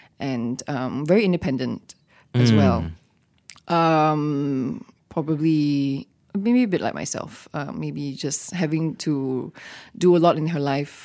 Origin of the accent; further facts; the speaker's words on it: Malaysia; as a Malaysian Chinese, I'm quite tall.